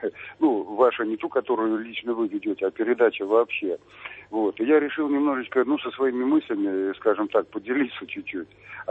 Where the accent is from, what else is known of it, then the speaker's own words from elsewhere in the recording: Moscow Oblast, Russia; я из Подмосковья.